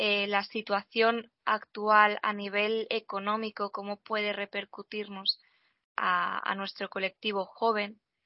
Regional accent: Tarragona, Catalonia, Spain; Tarragona, mi tierra

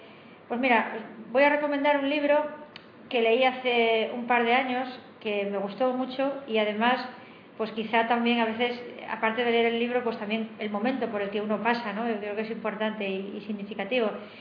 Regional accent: Asturias, Spain; a mí me gusta mucho mi tierra, la verdad. Me gusta mucho Asturias

